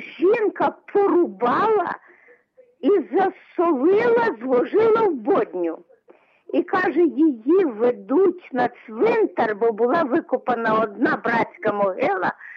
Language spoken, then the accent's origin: Ukrainian; Khmelnytskyi, Khmelnytskyi Oblast, Ukraine; now in Ternopil, Ukraine; Я зараз живу в Тернополі, але взагалі я хмельничанка.